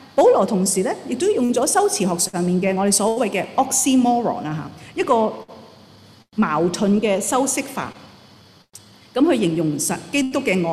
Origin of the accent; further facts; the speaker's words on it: Chaozhou, Guangdong, China; 我是潮州人，是真的，我真的是潮州人的。